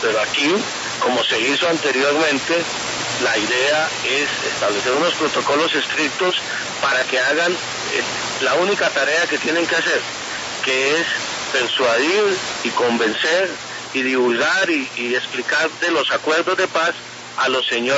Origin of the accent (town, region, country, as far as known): Colombia